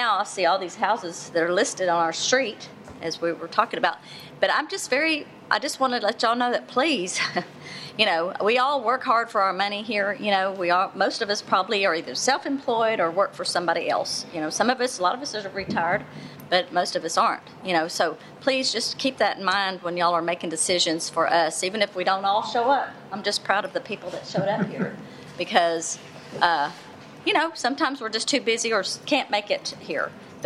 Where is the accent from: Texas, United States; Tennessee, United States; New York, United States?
Texas, United States; College Station; I'm originally from College Station, but I live here now and I love it here.